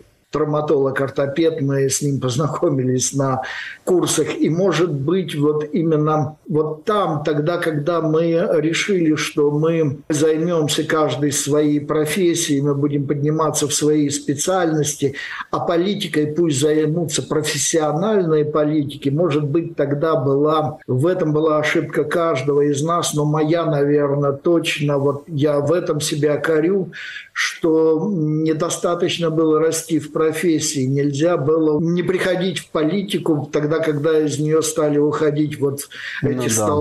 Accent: Russia; потому что я россиянин, и на мне стоит эта печать

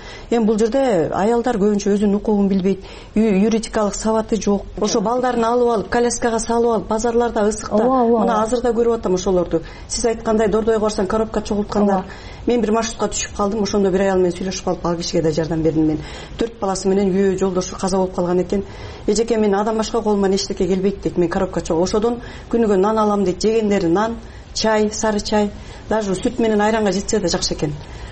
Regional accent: Talas Region, Kyrgyzstan; moved away as an adult; Ооба, мен да 2004 жылы Талас областынан Бакайата районунан көчүп келгем жумушсуздуктун айынан.

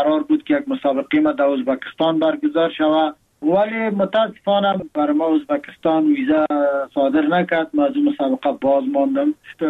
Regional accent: Afghanistan; now in Thailand; که یادم میاد مردم افغانستان، وطنم، دوری از وطن، مسافرت بر ما رنج است

